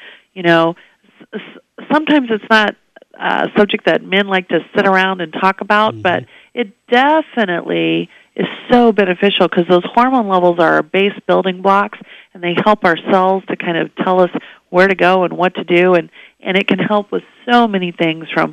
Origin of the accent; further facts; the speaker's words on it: Missouri, United States; I'm originally from Missouri, so I've always been a Missouri Tiger fan.